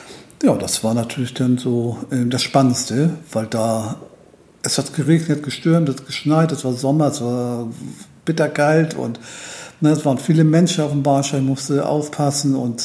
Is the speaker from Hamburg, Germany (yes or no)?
yes; Hamburg, Germany; bin Hamburger Jung, bin hier geboren, meine Eltern auch, wie gesagt, und aufgewachsen auch in Hamburg und eigentlich nie Hamburg verlassen.